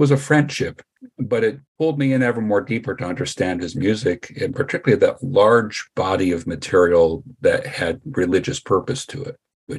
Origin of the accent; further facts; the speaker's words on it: Pennsylvania, United States; I'm a schmo from Pennsylvania.